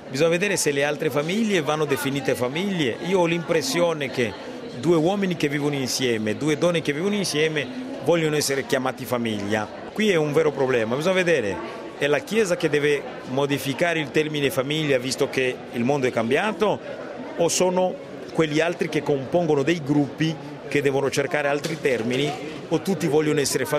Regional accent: Rwanda; now in Italy; vengo da Ruanda.

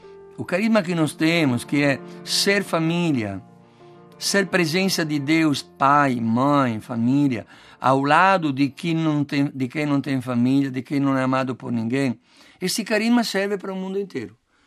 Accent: Piedmont, Italy; Portuguese is a second language; now in Brazil; lá no Piemonte, também eu sou do Piemonte, está chegando.

